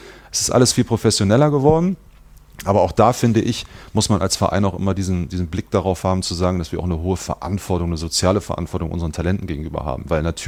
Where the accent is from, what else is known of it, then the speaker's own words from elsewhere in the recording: Cologne, North Rhine-Westphalia, Germany; Ich hatte das Glück, ich bin hier groß geworden. Ich bin in Köln geboren, meine Eltern leben heute noch in Pulheim. Da ist mein Elternhaus, ich bin da zur Schule gegangen